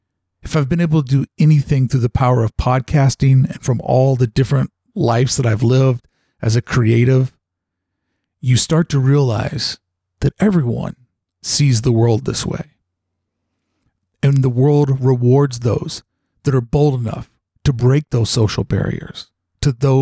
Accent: Kentuckiana, United States; Because I remember at that time, growing up in Kentuckiana

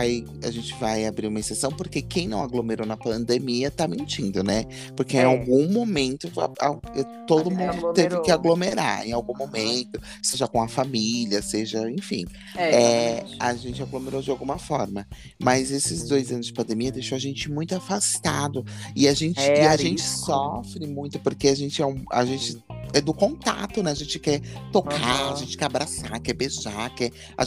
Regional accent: Brazil; porque a gente, como brasileiro, nós ouvimos de todo o restante do mundo, das pessoas que viajam, que nós somos o povo mais hospitaleiro

